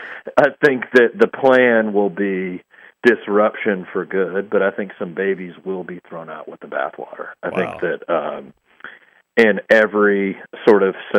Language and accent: English; Texas, United States; I'm a Texan, and yes, I'm, I guess, an SEC fan.